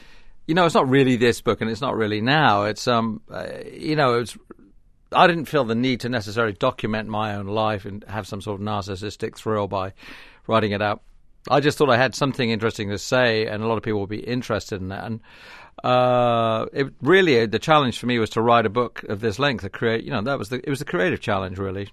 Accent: Bournemouth, South West England, United Kingdom; This actually in a town called Bournemouth in southwest England. It's a seaside resort

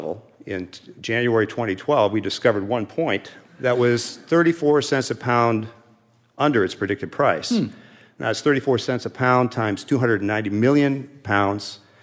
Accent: Los Angeles, California, United States; I'm from Los Angeles.

